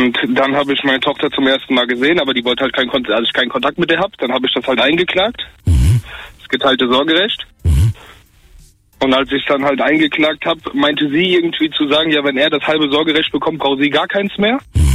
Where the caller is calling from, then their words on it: Hesse, Germany; nein, ich komme aus der Nähe von Frankfurt am Main.